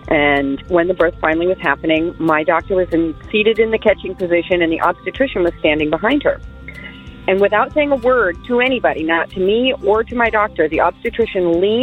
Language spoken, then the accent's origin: English; Ferndale, Washington, United States; I'm from Ferndale, Washington.